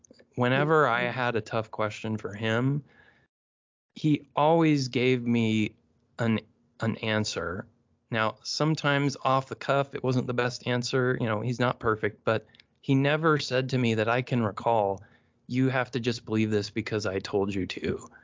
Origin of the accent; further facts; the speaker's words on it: Lincoln, Nebraska, United States; I grew up in Lincoln, Nebraska, but maybe it was just the people I was around, my dad especially